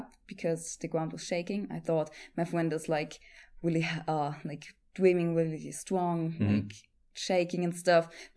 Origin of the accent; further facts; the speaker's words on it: Potsdam, Brandenburg, Germany; also born or lived in Munich; Yeah, so I was born in Munich and lived there the first couple of years. And then we moved to Berlin, to Potsdam, because of my dad's work.